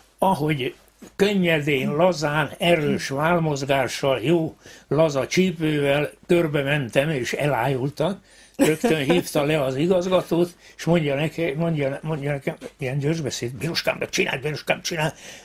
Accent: Füzérradvány, Borsod-Abaúj-Zemplén, Hungary; kis diákkoromban is megvolt, Füzéradványban nőttem fel, a gyönyörű parkban

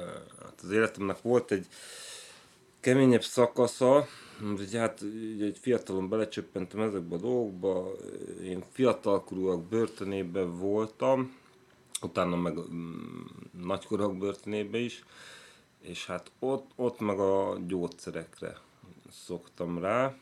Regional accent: Székesfehérvár, Fejér, Hungary; born there; now in Budapest, Hungary; 36 éves, Székesfehérváron születtem, most már egy ideig Budapesten lakok.

